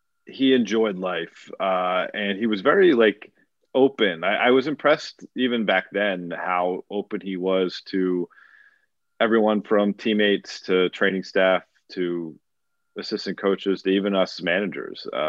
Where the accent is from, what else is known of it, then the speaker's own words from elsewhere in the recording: Pennsylvania, United States; You know, I grew up in the Philly suburbs, was always a Villanova fan.